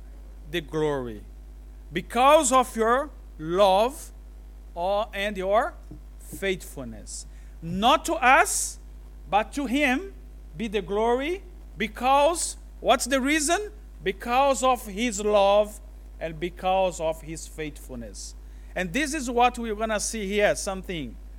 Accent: Brazil; English is a second language; now in Africa; I'm Brazilian. Came from Brazil to Africa in 2004.

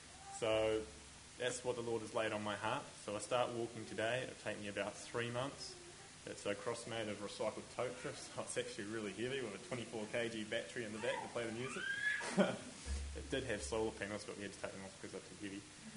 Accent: Twizel, Canterbury, New Zealand; I'm from Twizel, just near Mount Cook.

